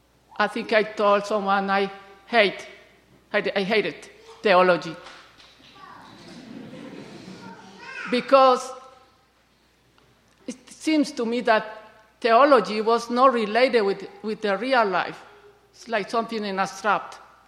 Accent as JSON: {"language": "English", "country": "Colombia", "said": "and I am from Colombia."}